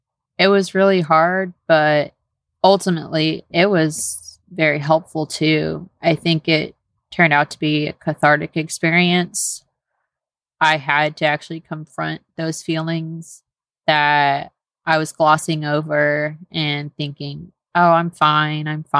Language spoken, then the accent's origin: English; Houston, Texas, United States; But since I'm from the Houston area and that's where my family is, just kind of made more sense just to add on that little extra time to take me to Houston so that I could receive treatment there.